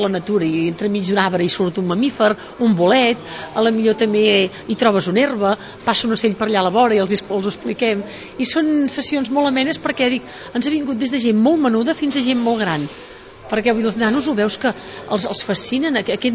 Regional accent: Catalonia, Spain; A més, jo crec que allà es demostrava ben bé com som els catalans, pacífics, reivindicatius

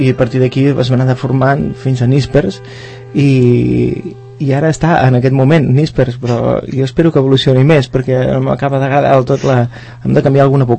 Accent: Catalonia, Spain; moved away as an adult; now in Barcelona, Spain; jo vaig estar aquí a Barcelona, jo soc del Penedès, però vaig venir... ja de gran

